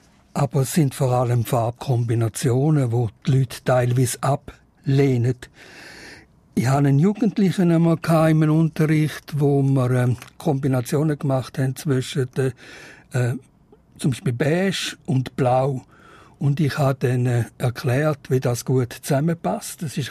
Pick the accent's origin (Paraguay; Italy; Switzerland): Switzerland; St. Gallen; Ich bin im Toggenburg aufgewachsen und dort hat es ja sehr viele alte Webereien gehabt.